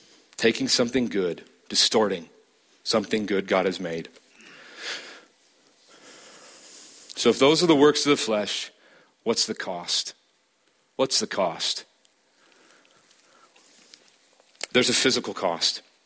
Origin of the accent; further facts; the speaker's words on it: Harrison, Nebraska, United States; I grew up in Harrison, Nebraska.